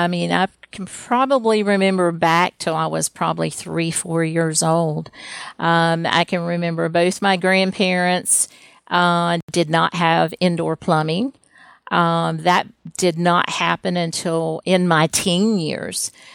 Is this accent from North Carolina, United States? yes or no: yes; Sylva, North Carolina, United States; born there; I was born in Sylvan, North Carolina, which is way up in the western part of North Carolina. About 20, 25 minutes away is Cherokee, North Carolina, which a lot of people know all about.